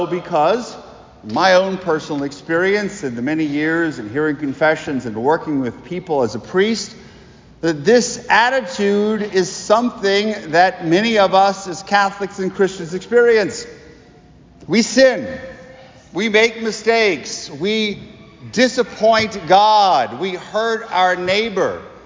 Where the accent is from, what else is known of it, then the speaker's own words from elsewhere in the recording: Lafayette, United States; So I grew up a lot in Lafayette with my family going to movies.